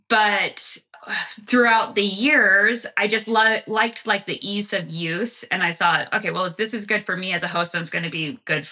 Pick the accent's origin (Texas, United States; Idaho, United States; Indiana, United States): Idaho, United States; I've born and raised in Idaho. I've never heard of this town before because it's so tiny.